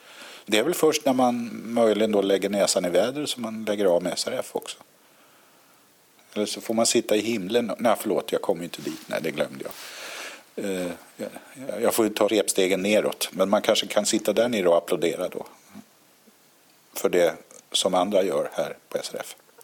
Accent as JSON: {"language": "Swedish", "town": "Nynäshamn", "region": "Stockholm County", "country": "Sweden", "tie": "born or raised there", "also_born_or_lived": "Ljusdal / Gävle / Uppsala", "said": "Jag är född i Ljusdal i Hälsingland. Och sen har mina föräldrar flyttat med ett års mellanrum eller någonting sånt där, via Gävle, Uppsala och till Nynäshamn. Och där har jag växt upp. Och sen flyttade jag som vuxen till Stockholm. Och bodde i Hökarängen."}